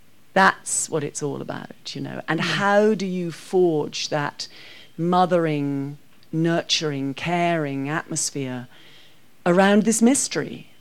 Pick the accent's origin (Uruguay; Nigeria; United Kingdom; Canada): United Kingdom; Scotland; When you use the word British, which I say as a Scot is not a word that I tend to recognise